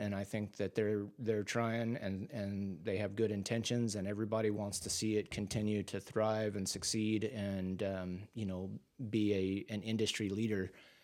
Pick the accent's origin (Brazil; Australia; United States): United States; California; That's what I grew up doing in California.